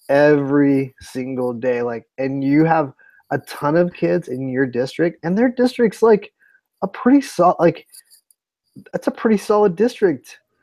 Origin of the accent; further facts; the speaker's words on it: Cleveland, Ohio, United States; I'm from Cleveland.